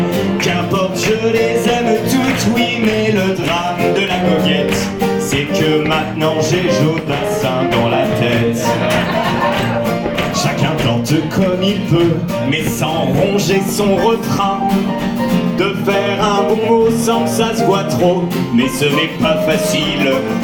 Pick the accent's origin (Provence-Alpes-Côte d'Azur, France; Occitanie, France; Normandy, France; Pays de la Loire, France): Occitanie, France; Toulouse; parce qu'on vient de Toulouse